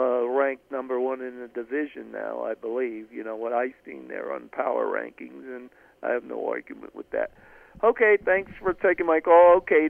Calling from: Pennsylvania, United States

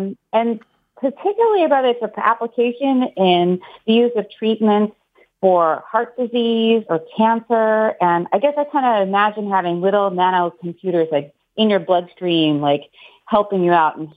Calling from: Los Angeles, California, United States; I'm calling from sunny Los Angeles.

